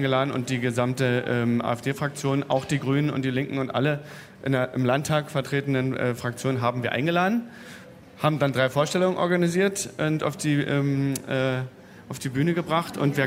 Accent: Cottbus, Brandenburg, Germany; Also auch da würde ich auch eine Lanze für meine Heimatstadt Cottbus brechen.

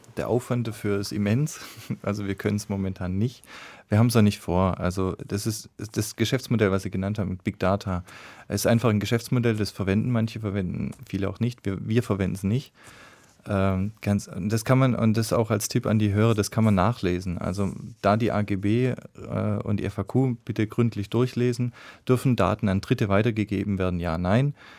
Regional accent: Calmbach, Baden-Württemberg, Germany; Ich komme aus einem sehr kleinen Ort, ja. Ich komme aus Kalmbach. Das liegt im Schwarzwald, tief im Schwarzwald

